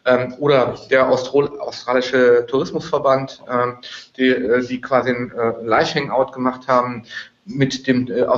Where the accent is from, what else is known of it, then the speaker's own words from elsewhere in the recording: Bonn, North Rhine-Westphalia, Germany; Ja, ich komme aus Bonn